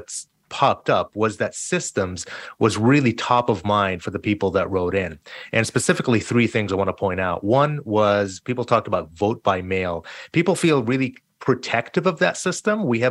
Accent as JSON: {"language": "English", "country": "Jordan", "tie": "born or raised there", "moved": "yes", "lives_now": "United States", "said": "I came to the States in 94. I'm an immigrant. I'm Palestinian, but I was born and raised in Jordan. And I got my citizenship in July of 2001."}